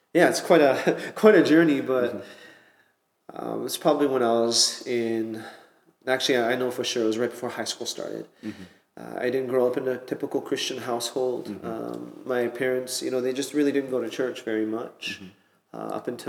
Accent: Canada; So I was born and raised in Canada. Mm-hmm. I grew up actually all over the place. Mm-hmm. My dad was kind of a nomad. We would move every few years.

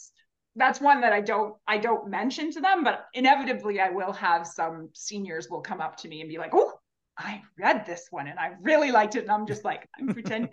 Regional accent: Canada; So I go through and I sort of try to pretend I'm not Canadian as the last second.

